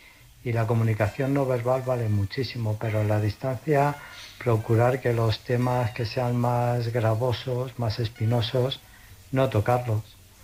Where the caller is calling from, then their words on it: Illescas, Castilla-La Mancha, Spain; de Illescas.